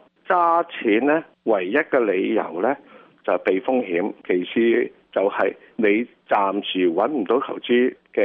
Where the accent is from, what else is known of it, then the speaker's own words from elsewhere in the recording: Hong Kong; 那时候100万美金对我们香港人来说是天文数字